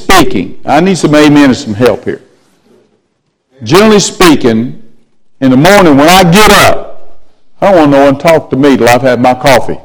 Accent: the South, United States; Now, I'm from the South. I can talk like that.

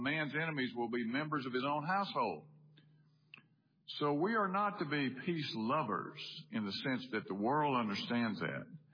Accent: Brandon, Mississippi, United States; And I grew up in Brandon, so I was reading

